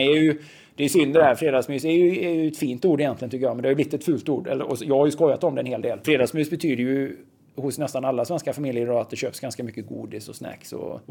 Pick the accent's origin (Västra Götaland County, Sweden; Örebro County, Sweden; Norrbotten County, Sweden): Västra Götaland County, Sweden; Borås; Jag är uppväxt i Stadsparksparet i Borås